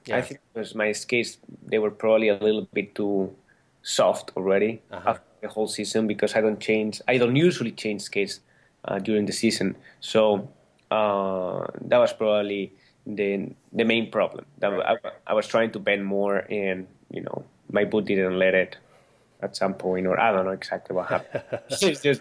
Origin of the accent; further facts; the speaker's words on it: Spain; English is a second language; listen, I'm from Spain. Nobody have been a world champion.